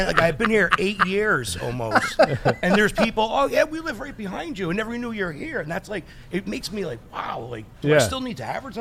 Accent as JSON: {"language": "English", "town": "East Haven", "region": "Connecticut", "country": "United States", "tie": "born or raised there", "also_born_or_lived": "North Branford", "said": "So it all started, I grew up in East Haven, then I moved to North Bramford. I was around 10 years old."}